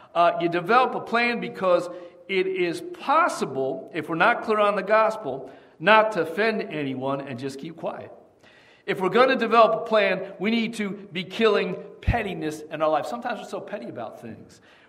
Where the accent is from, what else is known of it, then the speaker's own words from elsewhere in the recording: Piscataway, New Jersey, United States; Growing up in Piscataway, New Jersey, years ago